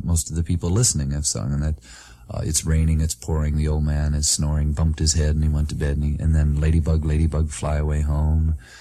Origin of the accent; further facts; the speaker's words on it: Maryland, United States; because I was born in Maryland, lived there for 13 years